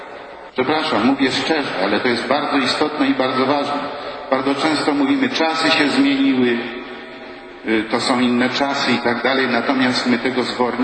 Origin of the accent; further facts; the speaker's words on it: Masovian Voivodeship, Poland; born there; Ja się czuję Polakiem, ja się urodziłem na Mazowie.